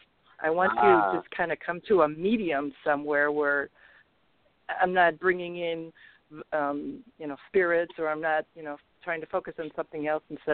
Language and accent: English; Ohio, United States; I'm from Ohio.